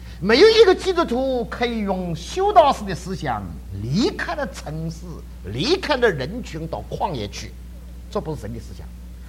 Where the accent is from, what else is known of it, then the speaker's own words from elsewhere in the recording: Jiangsu-Zhejiang area, China; now in United States; 这个鳗鱼风干了之后，鳗鱼香的是我们江浙人非常喜欢吃的。哎呀，在美国就吃不到个鳗鱼香的